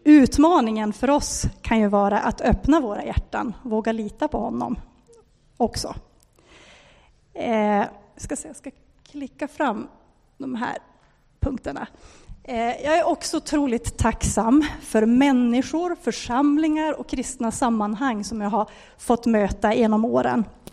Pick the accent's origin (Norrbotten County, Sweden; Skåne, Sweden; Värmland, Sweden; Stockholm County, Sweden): Norrbotten County, Sweden; Gällivare; För jag är uppvuxen i Gällivare.